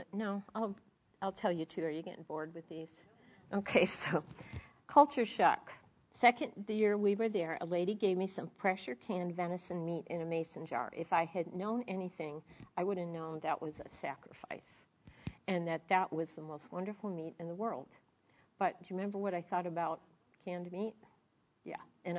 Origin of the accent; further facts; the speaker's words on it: Chicago, Illinois, United States; I thought I was going to teach all these people stuff because I was from Chicago.